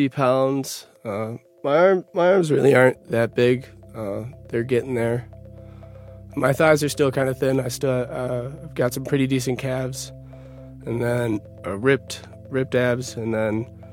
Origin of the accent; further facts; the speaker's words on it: Utica, New York, United States; now in Denver, United States; I'm originally from Utica, New York. I just moved to Denver.